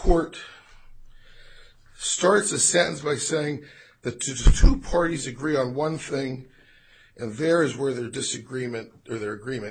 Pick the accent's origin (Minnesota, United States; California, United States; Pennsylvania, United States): Pennsylvania, United States; Erie; I'm from Erie, Pennsylvania, and I represent Park Restoration.